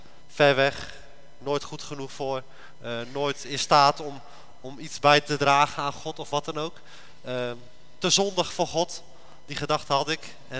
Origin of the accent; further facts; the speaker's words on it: Groot-Ammers, South Holland, Netherlands; Ik kom uit Groot-Ammers.